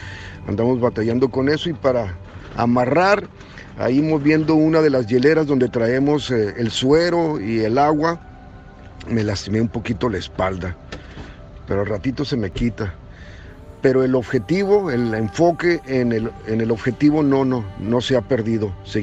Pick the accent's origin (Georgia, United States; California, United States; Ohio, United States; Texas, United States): Texas, United States; El Paso; born there; tengo 64 años de edad, nací en El Paso, Texas, y trabajo en la industria de la radio desde hace muchísimos años.